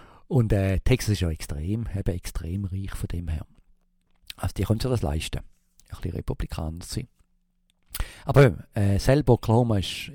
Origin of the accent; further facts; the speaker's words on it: Switzerland; accent: Swiss; ich kann mir vorstellen, dass ich mit meinem Schweizer Akzent ein bisschen Mühe habe